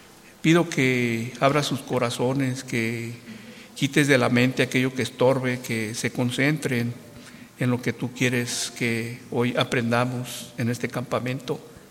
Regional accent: Morelia, Michoacán, Mexico; moved away; yo conozco por ahí, yo soy de Morelia y me gustaría algún día regresar a Morelia

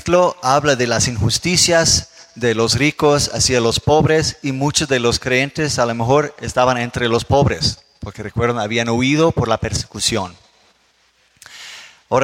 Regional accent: Denmark; En mi país, en Dinamarca

